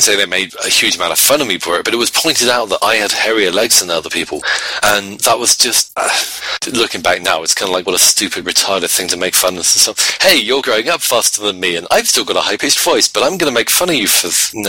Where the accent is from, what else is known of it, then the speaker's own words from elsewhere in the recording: England, United Kingdom; do we care that I'm English?